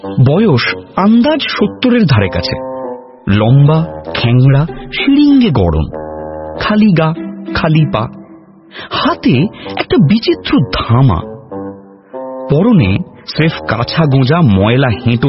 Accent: Haral, West Bengal, India; আমার বাড়ি গ্রামে, ঠাকুরতলা, গ্রামের নাম হরাল। হাওড়া বর্ধমান মেন লাইনের বঞ্চি স্টেশন থেকে বাসে কিংবা অটোয় ওই মিনিট বিশেক।

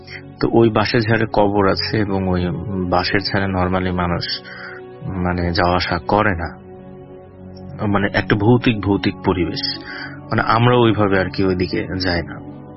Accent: Rajbari, Dhaka Division, Bangladesh; now in Dhaka, Bangladesh; আমার বাড়ি হচ্ছে রাজবাড়িতে, আমি ঢাকাতে থাকি দীর্ঘদিন যাবৎ।

